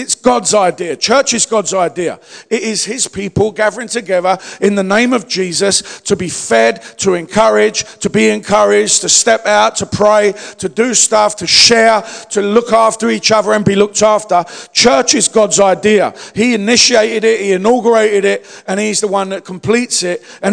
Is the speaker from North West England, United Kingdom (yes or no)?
no; London, United Kingdom; growing up in the East End of London